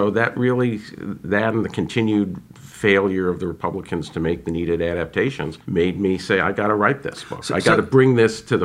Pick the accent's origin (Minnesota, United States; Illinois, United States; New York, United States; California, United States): California, United States; I grew up in California and was a conventional, semi-libertarian California conservative.